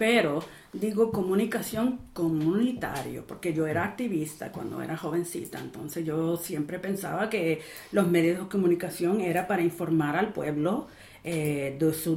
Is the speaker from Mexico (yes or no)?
no; New York, United States; first language Spanish; Pero yo soy nacida y criada en Nueva York, entonces mi primer idioma era español y se me olvidó.